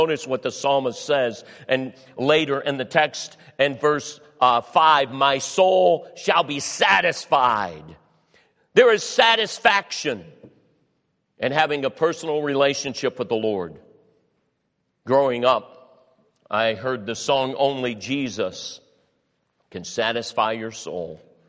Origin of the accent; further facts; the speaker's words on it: Cleveland, Ohio, United States; I grew up in Cleveland, Ohio, and through the preaching of my pastor, Dr. Roy Thompson